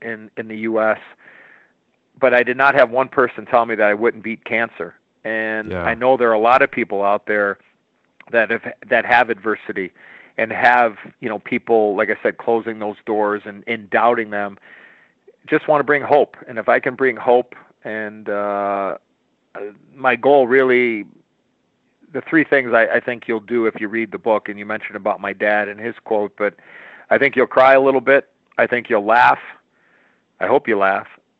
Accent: Chicago, Illinois, United States; as a young American-born hockey player growing up in Chicago

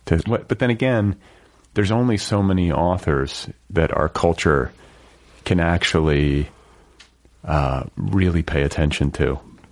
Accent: Wisconsin, United States; I'm from Wisconsin originally.

